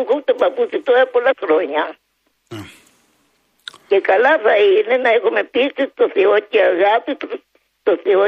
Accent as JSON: {"language": "Greek", "town": "Agia", "region": "Crete", "country": "Greece", "said": "Εγώ είμαι από τα Χανιά, από την Αγιά και ο παπάς μου είναι από τα Κεραμιά."}